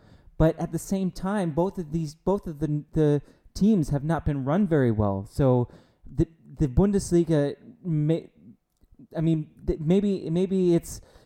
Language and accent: English; United States; Rosette still, as an American, Zed still sounds very strange for me to say.